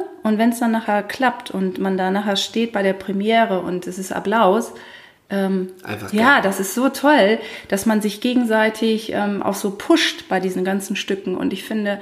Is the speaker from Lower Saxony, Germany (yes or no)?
yes; Langförden, Lower Saxony, Germany; Ich komme aus Langenfürden.